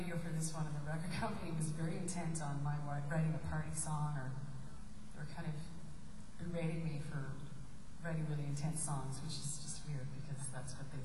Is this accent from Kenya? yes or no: no; Canada; now in United States; that's how we do it in Canada. Just joking, I'm working on it. I'm an American now